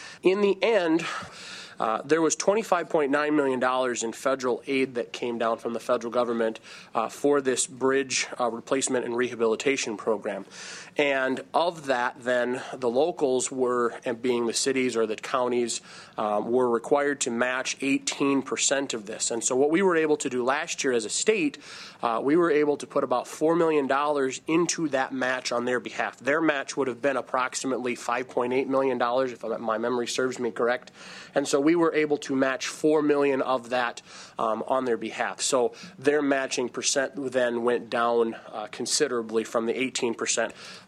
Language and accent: English; Tripp, South Dakota, United States; District 21. I hail from Tripp, South Dakota.